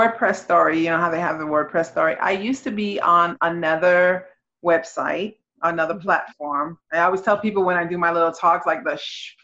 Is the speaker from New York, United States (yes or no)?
yes; New York, United States; I'm a New Yorker, like I told you yesterday, you know